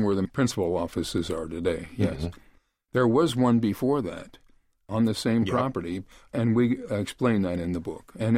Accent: Cincinnati, Ohio, United States; Indeed. I was born in Over the Rhine, a fifth generation Over the Rhine.

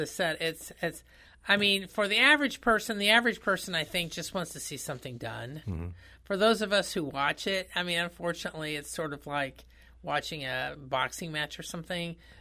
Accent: Indiana, United States; I'm from Northern Indiana, where we used to have all these steel plants.

